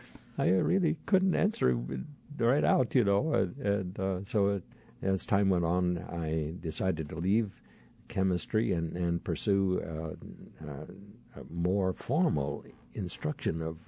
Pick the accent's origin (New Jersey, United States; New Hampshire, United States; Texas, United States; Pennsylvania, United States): Texas, United States; El Paso; born there; I was born in El Paso, Texas, on the Mexican border, and my father spoke Spanish